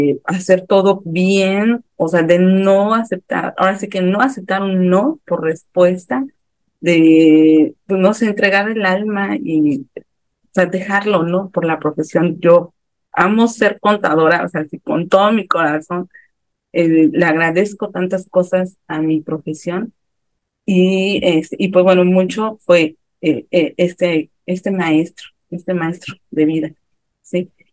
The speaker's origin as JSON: {"language": "Spanish", "region": "Mexico City", "country": "Mexico", "said": "ya estoy a punto casi de los 16 años de vivir acá. Yo soy de Ciudad de México, estudié en la UNAM, en la Facultad de Contaduría."}